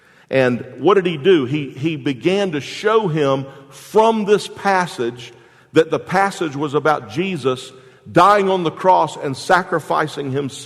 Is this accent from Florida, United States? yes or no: yes; Jacksonville, Florida, United States; For me, I grew up in Jacksonville. I grew up in a single-parent home